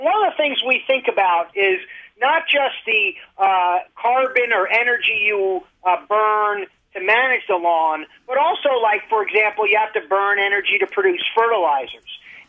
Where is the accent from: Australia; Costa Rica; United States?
United States; New York; I'm from the New York City area.